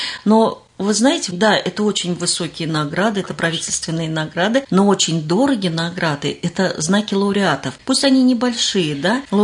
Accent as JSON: {"language": "Russian", "region": "Orenburg Oblast", "country": "Russia", "tie": "born there", "moved": "yes", "said": "Да, я действительно родилась в Оренбургской области и приехала в наш город. Я и в мой город. Я его считаю уже давно-давно своим, потому что я люблю свой город. Я приехала сюда в 71-м году"}